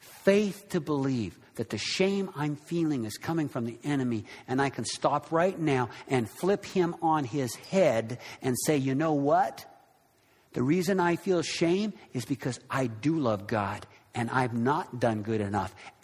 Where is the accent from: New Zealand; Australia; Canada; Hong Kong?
Canada; now in United States; But some of you know I grew up in Canada. I am an American.